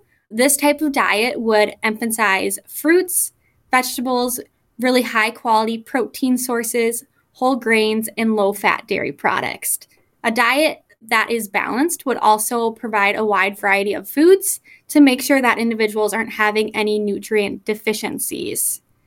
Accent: Eau Claire, Wisconsin, United States; now in Fort Atkinson, United States; I am originally from Eau Claire, Wisconsin, but came down to the Fort Atkinson area once I started my dietetic internship.

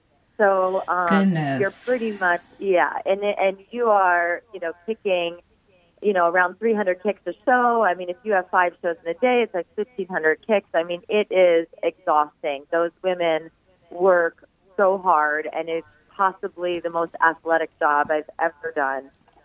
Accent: Ohio, United States; now in New York, United States; Yes, I grew up in Ohio and was a dancer, a ballet dancer growing up as a little girl, and fell in love with performing and singing and acting, and kind of knew that I wanted to move to New York

